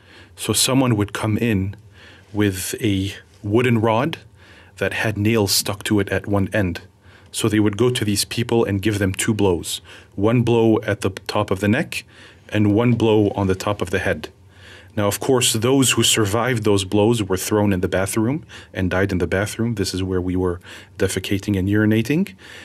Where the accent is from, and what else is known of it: Syria; born or raised there